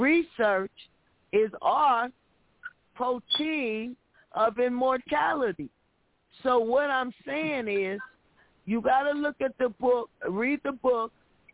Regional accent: California, United States; I'm from California.

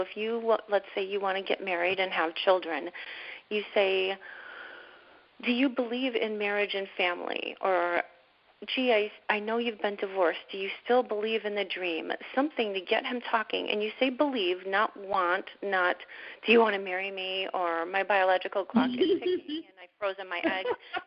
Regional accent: Chicago, Illinois, United States; I'm from the Midwest. I'm a Chicago girl, and I am your straight talking Midwestern love coach girl

